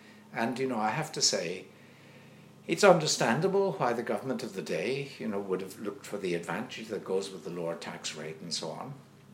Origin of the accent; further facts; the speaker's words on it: Ireland; So one of the things that really embarrasses me as an Irish person is the corporate tax level.